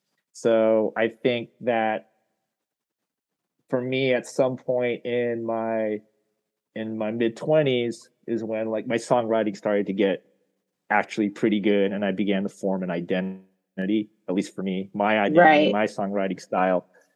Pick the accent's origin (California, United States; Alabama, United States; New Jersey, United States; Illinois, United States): California, United States; San Francisco; now in Los Angeles, United States; I grew up in the Bay Area, up around the San Francisco area. I was up there for pretty much 22 years, and then I moved down to Los Angeles to that area, and I've been living there ever since.